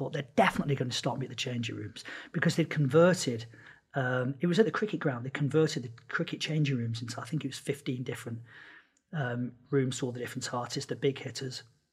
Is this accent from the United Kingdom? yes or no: yes; Manchester, North West England, United Kingdom; born there; I was born in Manchester.